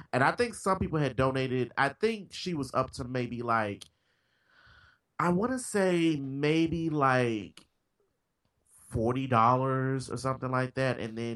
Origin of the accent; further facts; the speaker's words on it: Memphis, Tennessee, United States; Like the woman in Tennessee, in my hometown of Memphis, Tennessee, go figure.